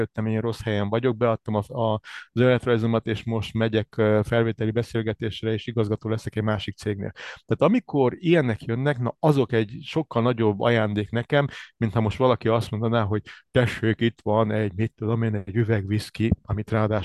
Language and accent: Hungarian; Cluj-Napoca, Cluj County, Romania; now in Hungary; én Kolozsváron születtem, Kolozsváron van egy specialitás, úgy hívják, hogy békatészta.